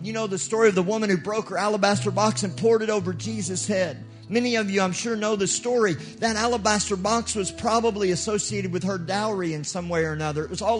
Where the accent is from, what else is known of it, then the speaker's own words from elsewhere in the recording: United States; I'm American. I don't know how to do it.